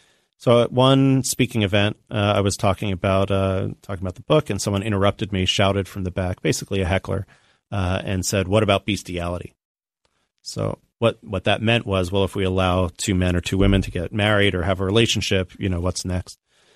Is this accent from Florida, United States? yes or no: yes; Tampa, Florida, United States; I grew up in a very white environment where there was not a lot of Spanish spoken, even though I grew up in Tampa, Florida, which had a huge Latino population.